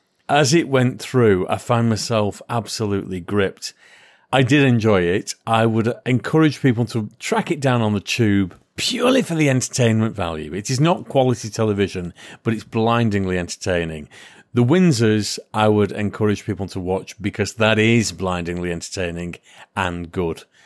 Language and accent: English; England, United Kingdom; Basking in the joy of being an Englishman.